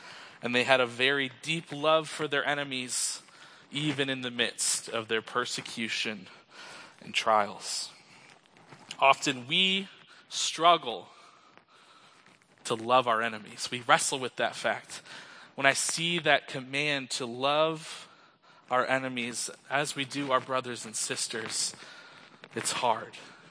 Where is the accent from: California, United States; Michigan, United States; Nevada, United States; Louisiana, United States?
Michigan, United States; now in Illinois, United States; such a warm welcome to Illinois, as I'm from Michigan, which I do love dearly.